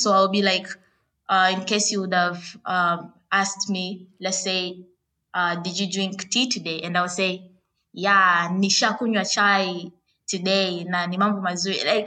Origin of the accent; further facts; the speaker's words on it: Tanzania; So I guess that would be one of the factors that you can at least guess if I come from Tanzania or the East Africa region at large.